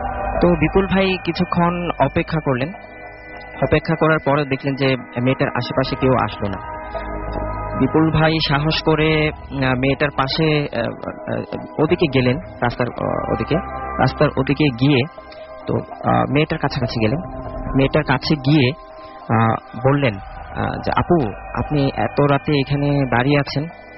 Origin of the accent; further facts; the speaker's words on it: Trishal, Mymensingh Division, Bangladesh; আমি ময়মনসিং থেকে আসছি।